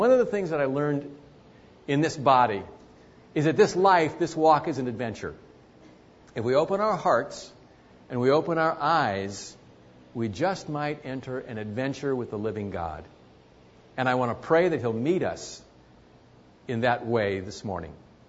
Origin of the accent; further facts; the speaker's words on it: San Jose, California, United States; I'm from San Jose. Yeah. My mom and dad were married out here after World War II. My dad's family came from Belarus.